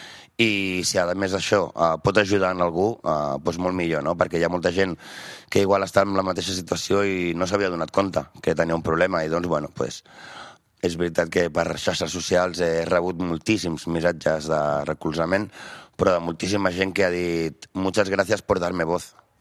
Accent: Premià, Catalonia, Spain; also born or lived in Barcelona; jo vaig néixer a Barcelona i des de que vaig néixer vaig viure a Premià.

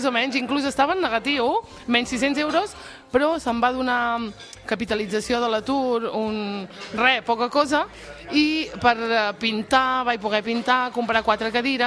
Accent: Olot, Catalonia, Spain; jo soc d'Olot, treballo en una cafeteria

